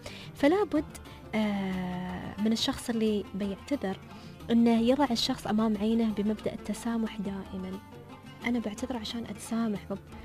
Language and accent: Arabic; United Arab Emirates